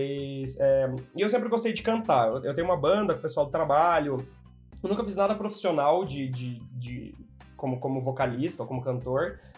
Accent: Apucarana, Paraná, Brazil; Então, eu sou do interior do Paraná, de Apucarana.

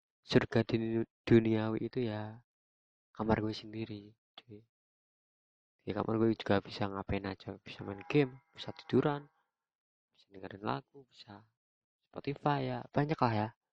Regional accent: East Java, Indonesia; accent: Javanese (medok); Malang atau Surabaya. Gue tinggal di yang kota yang pucuk-pucuk lah ya. Makanya dari itu, maafin kalau gue ngomongnya agak medok, sedikit agak ada Jawanya gitu.

